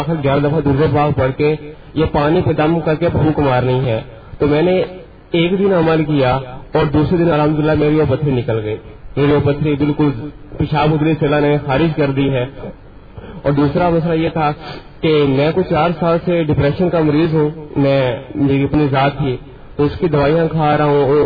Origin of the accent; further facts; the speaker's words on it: Bahawalpur, Punjab, Pakistan; میں بہاولپور سے تعلق رکھتا ہوں۔